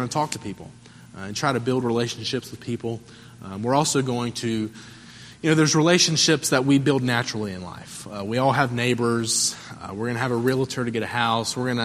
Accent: North Carolina, United States; I grew up in North Carolina in the Bible Belt, churches on every street corner.

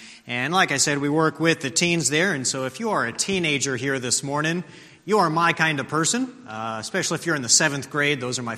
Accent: Tucson, Arizona, United States; I grew up in Tucson and went to Oklahoma for 6 years to go to Heartland Baptist Bible College

